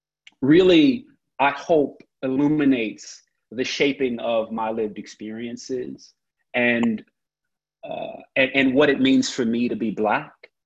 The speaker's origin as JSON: {"language": "English", "region": "Oklahoma", "country": "United States", "tie": "born or raised there", "said": "I was born and raised in Oklahoma during the 1980s crack epidemic and the 1990s global HIV pandemic."}